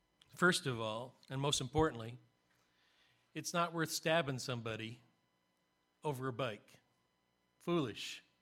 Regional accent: Canada; I'm from Canada. I can't be a Yankee.

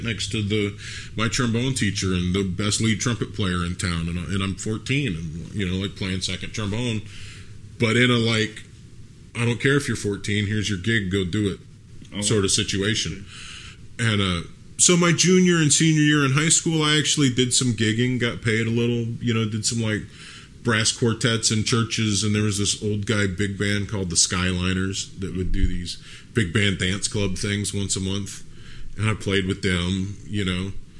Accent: Lafayette, United States; I got really lucky growing up in Lafayette because it was a big enough town that there was stuff happening, but a small enough town that there weren't that many people to do it.

